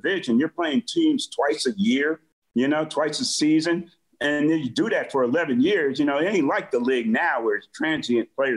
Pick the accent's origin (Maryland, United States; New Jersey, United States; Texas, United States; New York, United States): New Jersey, United States; Okay, I'm from New Jersey. I grew up a Giant and a Jet fan.